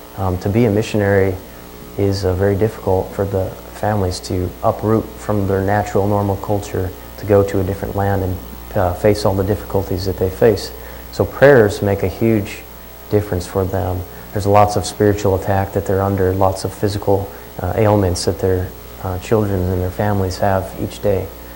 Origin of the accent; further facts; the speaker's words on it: Missoula, Montana, United States; I'm from Missoula, Montana, which is like 10-15% Christian and a very secular place, like Massachusetts in a lot of ways.